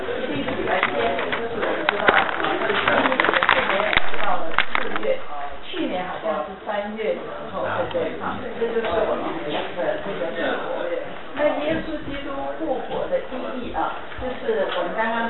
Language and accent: Chinese; China; 我们中国人叫做阎罗王，是不是？